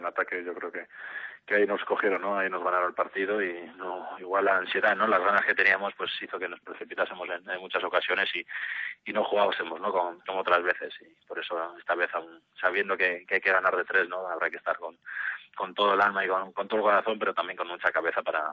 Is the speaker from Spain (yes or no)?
yes; Irún, Basque Country, Spain; yo soy de Irún